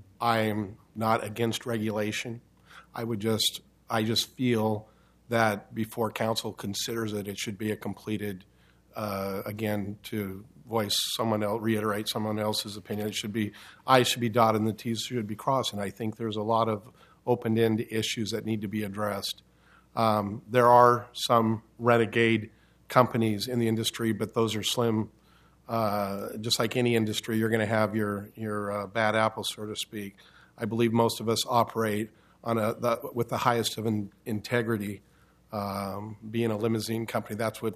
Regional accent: Oregon City, Oregon, United States; I'm from Oregon City, Canberra area.

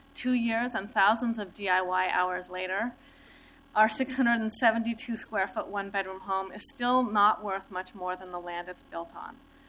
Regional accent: Boring, Oregon, United States; also born or lived in Portland; I was born in a commune slash house share in Northwest Portland, and I grew up in Boring.

